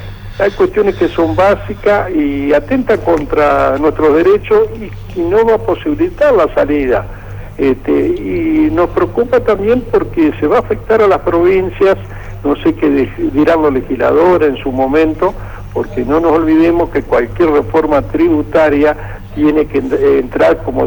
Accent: Argentina; nosotros como argentinos

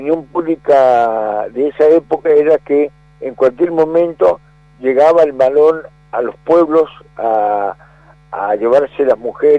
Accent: Chaco, Argentina; Y bueno, yo pensaba que esa era parte también de lo que se vive, lo que vivimos los chaqueños en ese encuentro

